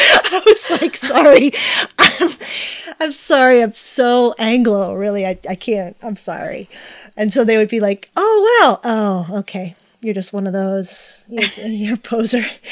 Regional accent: Puerto Rico; born there; I was born in Puerto Rico when my parents went down there and they wanted to have a church, and they were part of a church. And so I was totally bilingual.

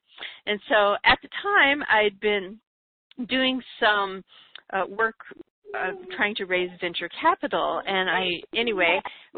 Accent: Illinois, United States; I lived on the Mississippi River growing up, and so I lived on the Illinoi

